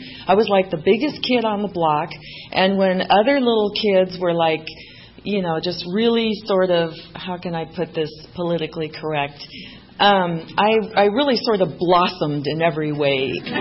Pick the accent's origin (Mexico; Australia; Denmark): Mexico; also born or lived in Netherlands; I was born in Holland and I was raised in Mexico. And so I was the only little Dutch Mexican on the block.